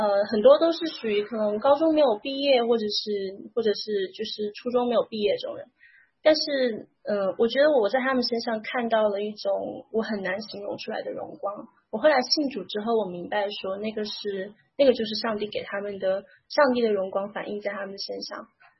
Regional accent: Chongqing, China; 我是在中国大陆生活，我的家乡是在重庆，

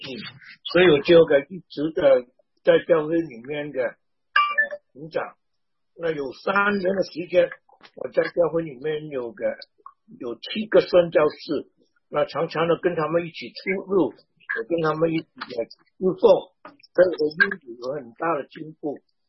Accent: Vietnam; 我小的时候我爸爸常跟我说，我们中国人在越南这个地方不能做什么事情让中国人丢脸。

